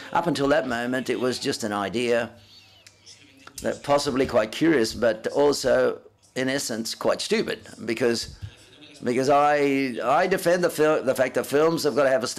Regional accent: Cabezón de la Sal, Cantabria, Spain; also born or lived in Madrid; I'm from Madrid, for example, but I come from Cabezón de la Sal. And for me, Cabezón de la Sal is the place where I come from

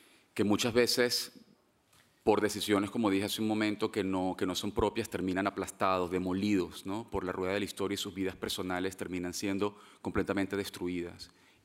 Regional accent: Venezuela; Yo soy venezolano

